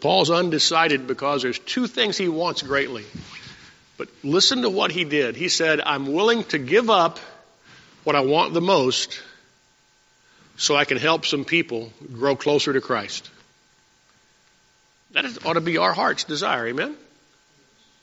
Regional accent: Texas, United States; Well, I got 30 guys in my platoon. We're from South Texas. We're outdoorsmen, you know.

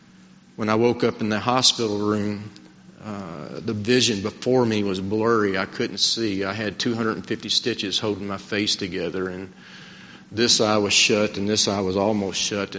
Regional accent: Kentucky, United States; Now, I'm old hillbilly from Kentucky, and my vocabulary sometimes is not the strongest in the world.

